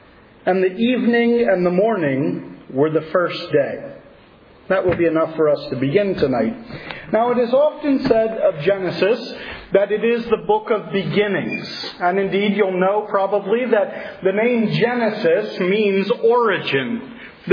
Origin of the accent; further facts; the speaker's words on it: Reading, Pennsylvania, United States; I come from Reading, Pennsylvania. I had the great privilege of being born into a family where both my parents were believers in the Lord Jesus Christ.